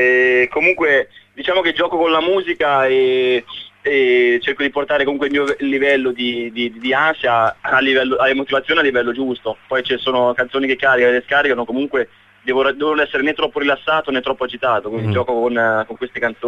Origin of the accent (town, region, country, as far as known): Carrara, Tuscany, Italy